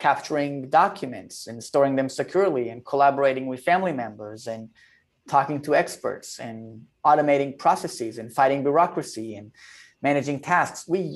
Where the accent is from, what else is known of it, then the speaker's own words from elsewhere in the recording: Tel Aviv, Tel Aviv District, Israel; Well, I'm a guy from Tel Aviv